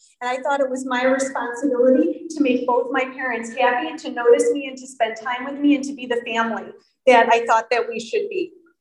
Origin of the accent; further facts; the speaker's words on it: Midwest, United States; now in Melville, United States; You can probably hear that I am a Midwesterner. How did I come to be in Melville, New York on this auspicious evening with these sick beats?